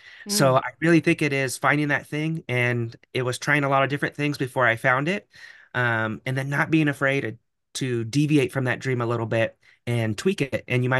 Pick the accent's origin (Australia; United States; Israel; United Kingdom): United States; Alaska; And I knew a lot of these kids' parents and older brothers and sisters, being from a small town in Alaska.